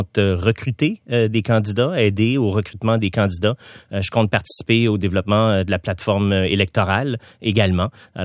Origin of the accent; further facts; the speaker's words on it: Montreal, Quebec, Canada; je viens de Quartierville, moi. Fait qu'il y a un petit côté chat de ruelle que j'amadoue petit à petit. À 46 ans